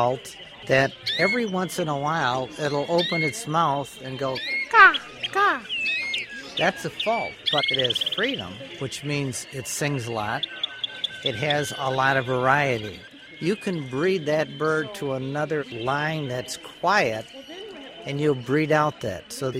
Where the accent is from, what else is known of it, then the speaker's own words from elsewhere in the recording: Saginaw, Michigan, United States; I'm from Saginaw, Michigan.